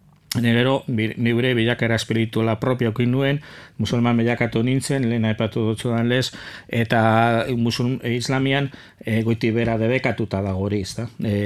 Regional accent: Bilbao, Basque Country, Spain; now in Laudio, Spain; bilbotarra naizela jaiotzez, nire bizitzaren ba, zati ondiena dero mondotela Bilboen bizitzen, baina azkenengo sei urteak edo ba, laudion

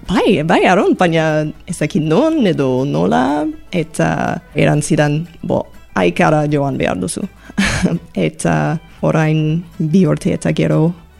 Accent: Canada; Basque is a second language; now in Bayonne, France; Kanadakoa naiz. Euskal Herrian bizi naiz bara 8 urte orain. Eta euskara ikasten hasi nintzen duela bi urte, aika gau eskolan. Eta okina naiz, hemen Baionan

